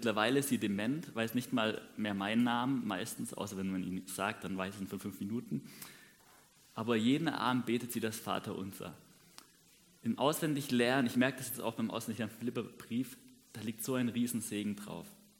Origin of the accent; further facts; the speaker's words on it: Massenbach, Baden-Württemberg, Germany; now in Adelzhofen, Germany; Ich komme aus Massenbach, lebe gerade in Adelzhofen und ich fange im April mit dem Lehramtsstudium an.